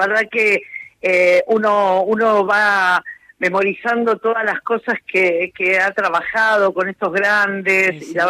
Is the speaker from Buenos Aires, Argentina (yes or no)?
yes; Buenos Aires, Argentina; porque yo soy del barrio de Flores